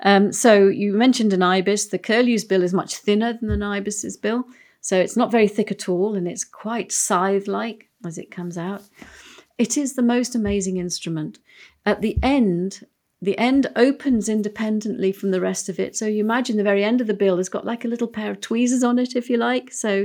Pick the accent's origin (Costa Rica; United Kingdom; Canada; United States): United Kingdom; England; But, you know, one of the great benefits of being English is that, as G.K. Chesterton said, to be English is to appreciate the colour grey.